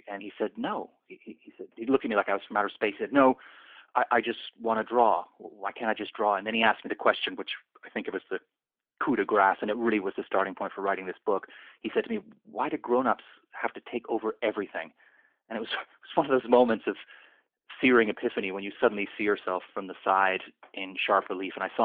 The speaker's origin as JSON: {"language": "English", "country": "Canada", "lives_now": "London, United Kingdom", "said": "I'm a Canadian writer, but I live in London, England."}